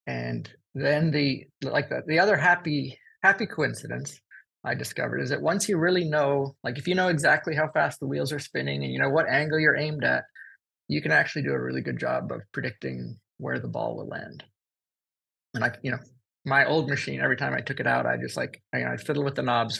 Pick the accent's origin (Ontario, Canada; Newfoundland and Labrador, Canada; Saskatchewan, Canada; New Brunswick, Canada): Newfoundland and Labrador, Canada; moved away as an adult; now in United States; So I grew up in Newfoundland, Canada, but I've been in the U.S. since college.